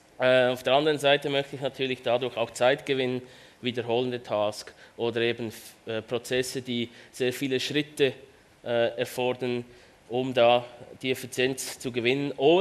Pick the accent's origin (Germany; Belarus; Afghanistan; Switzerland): Switzerland; accent: Swiss; Wie man unschwer verstehen kann, komme ich aus der Schweiz. Ich versuche das möglichst zu kaschieren. beim Deutsch sprechen natürlich nur.